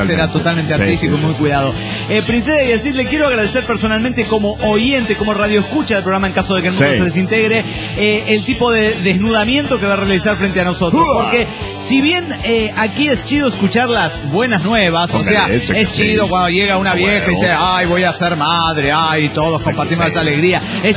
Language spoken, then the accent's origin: Spanish; Tijuana, Baja California, Mexico; de Tijuana, Baja California, México.